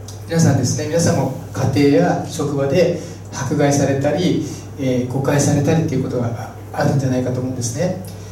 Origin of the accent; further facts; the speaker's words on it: Nagano, Japan; なんか私長野県出身なので見たいなと思ってたんですけど